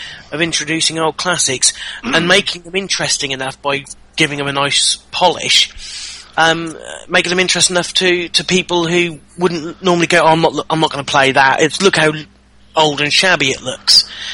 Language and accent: English; United Kingdom; Yeah, no, it's good being British.